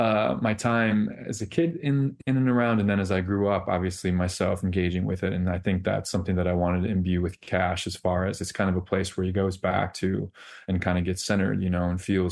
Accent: Seymour, Wisconsin, United States; shaped me as a young man growing up in Seymour, Wisconsin, and small town America

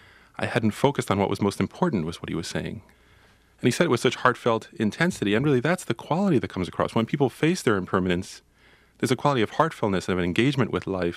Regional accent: United States

